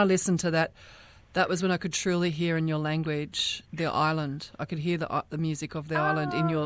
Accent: Queensland, Australia; born there; because I was born in Jagera Nation, and Musgrave was my old stomping ground.

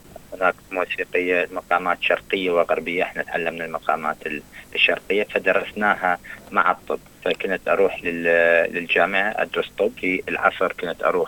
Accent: Iraq; born or raised there; now in Australia

